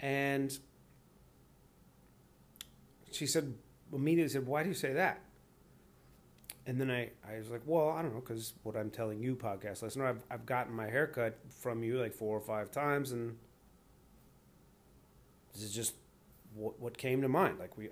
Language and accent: English; Ireland; I'm Irish.